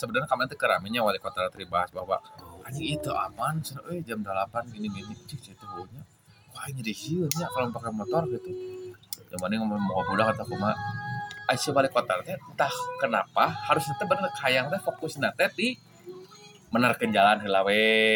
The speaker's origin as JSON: {"language": "Indonesian", "town": "Sumedang", "region": "West Java", "country": "Indonesia", "said": "saya kan orang Sumedang"}